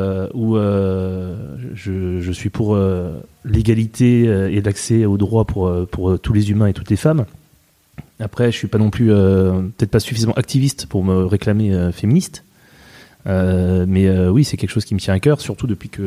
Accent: Île-de-France, France; born there; je suis né dans le 92, donc tu vois, au final, ça en fait. Non, mais je suis d'origine corse par ma mère

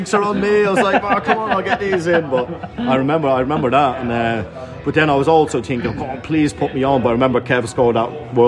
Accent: Dublin, Leinster, Ireland; I grew up in Dublin, and quite a rough area. We did, it's like, I'd say working class, but, like, probably, you know, people like poverty line stuff

